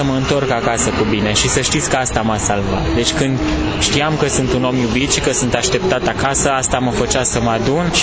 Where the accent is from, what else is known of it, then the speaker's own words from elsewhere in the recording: Viștea de Sus, Brașov County, Romania; moved away as an adult; now in Cluj, Romania; Sunt din Făgăraș. Eu am crescut într-un sat, în Viștea de Sus. Asta e la poalele Făgărașului. Acolo e un sat de 200 de persoane și am plecat la 19 ani din sat și am ajuns în Cluj. Acum stau în Cluj aproape de 20 de ani.